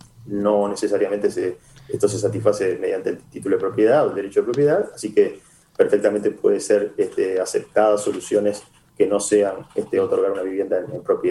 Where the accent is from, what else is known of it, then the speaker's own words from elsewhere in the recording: Uruguay; Y somos esencialmente uruguayos y por lo tanto prudentes.